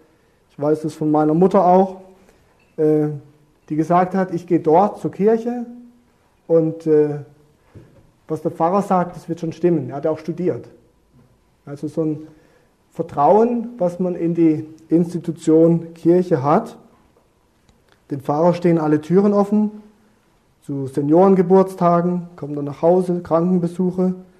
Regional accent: Southern Germany, Germany; Also bei uns in Süddeutschland hatten wir auch eine Bauersfamilie, ganz typisch, man holte dort die Milch vom Bauern direkt

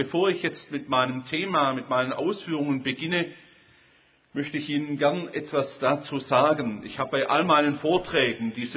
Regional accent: Holzgerlingen, Baden-Württemberg, Germany; now in Konstanz, Germany; Ich bin Schwabe. Bin im Großraum Stuttgart, so zwischen Stuttgart und Tübingen in Holzgerlingen aufgewachsen und wohne jetzt mit meiner Familie dort, wo andere Leute gerne Urlaub machen würden, in Konstanz am Bodensee.

